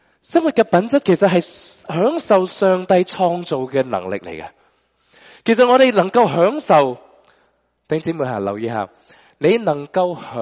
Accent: China; 读书，我哋中国人点解怀疑？

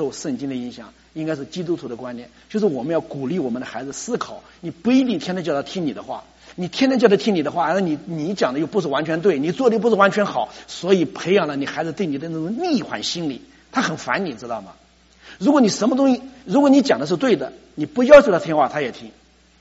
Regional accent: China; 我们中国人的教育呢，就在乎这些能力

